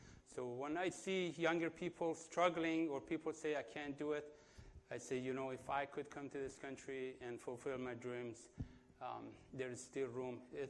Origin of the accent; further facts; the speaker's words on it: Kerman, Kerman Province, Iran; English is a second language; now in United States; I'm originally from Kerman, the southern part of Iran. There are 11 of us in the family, children, two in Canada, my brother and sister in Canada. The rest of us have come to the United States.